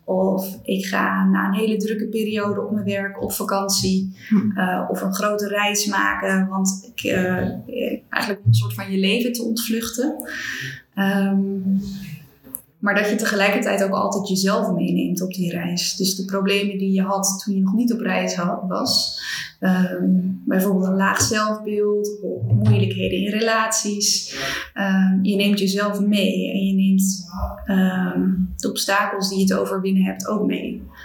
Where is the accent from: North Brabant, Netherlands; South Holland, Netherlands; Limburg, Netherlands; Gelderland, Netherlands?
South Holland, Netherlands; Rijnsburg; Ik ben sinds kort 30 jaar oud. Ik ben opgegroeid in Rijnsburg.